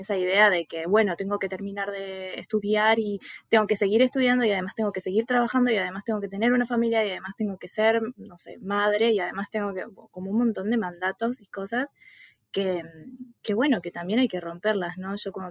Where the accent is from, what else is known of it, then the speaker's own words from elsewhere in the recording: Argentina; moved away as an adult; now in Punta del Diablo, Uruguay; soy argentina, estoy viviendo exactamente ahora en Punta del Diablo, Uruguay, que queda como al noreste, creo. No soy muy buena con los puntos cardinales, pero sí, soy argentina, vivo hace 3 años acá, este es el tercero, voy para el cuarto. Bueno, tengo 23